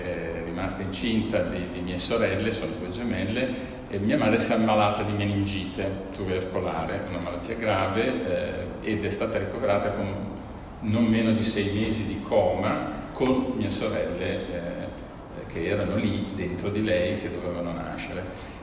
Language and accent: Italian; Bologna, Emilia-Romagna, Italy; io sono originario di Bologna, come per tutti noi le nostre radici familiari hanno un grosso peso, e la mia famiglia è mista, mio padre è di origine molisana